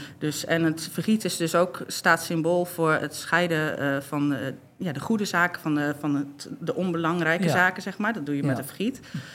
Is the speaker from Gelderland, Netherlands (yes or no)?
yes; Gelderland, Netherlands; Ik kom van de Veluwe en ik ben zelf niet gelovig opgevoed, maar mijn moeder wel.